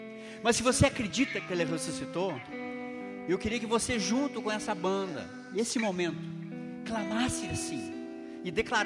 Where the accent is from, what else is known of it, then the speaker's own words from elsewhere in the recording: Prudentópolis, Paraná, Brazil; Eu sou lá de Prudentópolis e sou, como bom prudentopolitano, sou um ex-católico ucraniano ortodoxo.